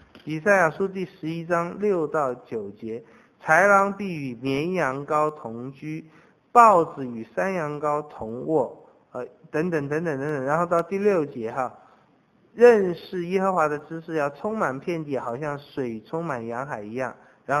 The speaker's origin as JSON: {"language": "Chinese", "country": "Taiwan", "said": "我们台湾人真是把什么东西都吃掉"}